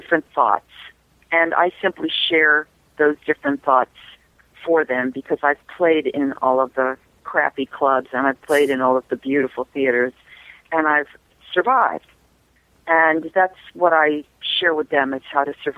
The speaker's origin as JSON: {"language": "English", "town": "New York City", "region": "New York", "country": "United States", "tie": "born or raised there", "said": "You know, I grew up in New York City. I grew up around opera."}